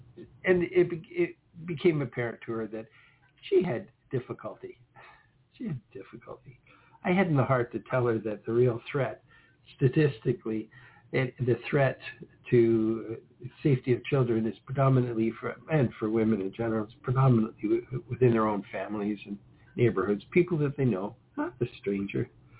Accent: Canada; I was censored out, being Canadian.

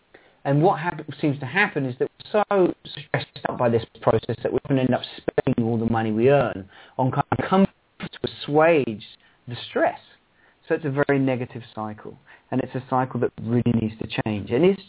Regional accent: London, United Kingdom; Well, I grew up in England, and I went to school in London.

